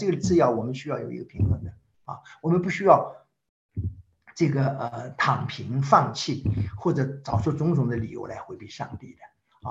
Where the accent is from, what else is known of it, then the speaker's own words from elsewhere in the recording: China; 所以我们中国人常常会讲说这个无为而无不为是一种淡漠以明志，宁静以致远的这样的一种境界啊。